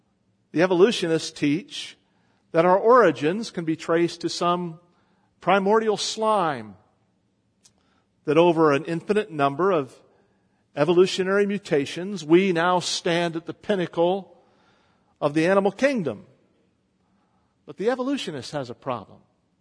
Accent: West Virginia, United States; We were in West Virginia, my home state, after having visited with my father on New Year's.

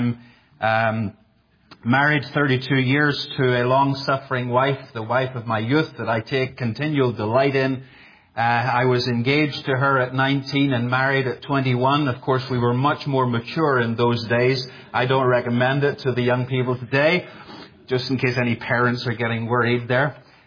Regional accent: Northern Ireland, United Kingdom; moved away as an adult; now in United States; The accent is a giveaway, although it is changing. I've lived here for the past 2.5 years in the States, but I originally come from Northern Ireland.

